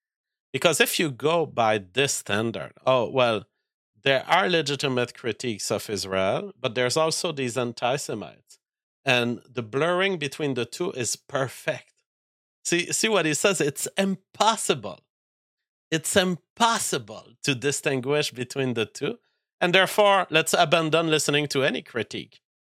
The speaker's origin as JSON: {"language": "English", "country": "Canada", "said": "And I'm a Canadian, and I think it's in line with Canadian law."}